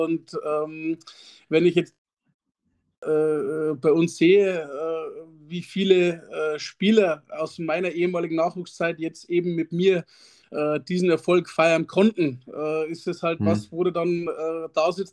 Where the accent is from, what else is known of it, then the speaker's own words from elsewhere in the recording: Straubing, Bavaria, Germany; Ja, also ich komme direkt aus Straubing, also ich bin hier geboren, habe auch mein ganzes Leben lang hier, mein ganzes Leben hier verbracht, also war nie groß weg.